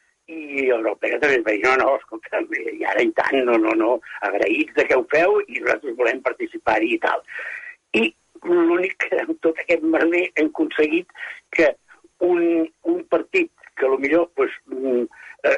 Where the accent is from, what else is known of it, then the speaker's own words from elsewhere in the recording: Catalonia, Spain; com a bons catalans, pues, tendem a complicar-ho tot.